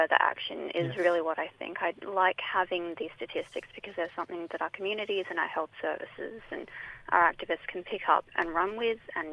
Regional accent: Perth, Western Australia, Australia; My mob are Yamagis, so we're from the Murchison region in Western Australia, but I've lived on Noongar country my whole life and I call it home.

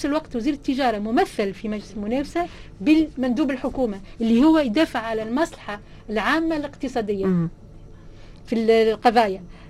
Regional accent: Tunisia; وحتى نحن من تونس بنيتوا عائلات كيما بنيتوا الدوله قبل

